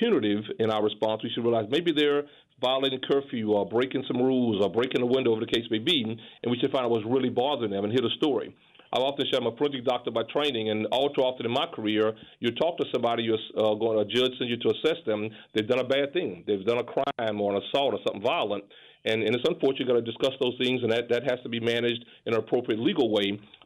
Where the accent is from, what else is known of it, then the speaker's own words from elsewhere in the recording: Beaumont, Texas, United States; now in Louisiana, United States; I'm from the South. I'm from Beaumont, Texas. Very proud of it. Happy to be here in Louisiana. I'm a new guy here.